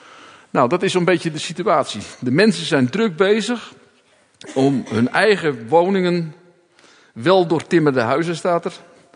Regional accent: North Holland, Netherlands; Ik kom dan uit Noord-Holland vandaan en we hebben een grote kerk in Hoorn staan.

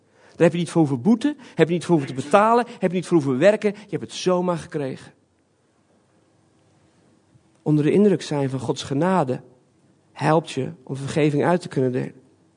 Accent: Belgium; born there; also born or lived in Friesland; Ik ben opgegroeid in een christelijk gezin. Mijn ouders zijn zendelingen naar België gegaan. Daarom ben ik in België geboren. Dus voor Friesland had ik nog België.

